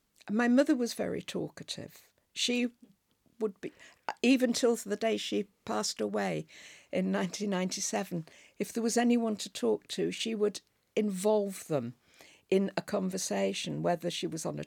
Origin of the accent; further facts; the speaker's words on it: Southport, North West England, United Kingdom; also born or lived in Liverpool; Len lived in Southport, which was not very far away, where I was brought up and educated.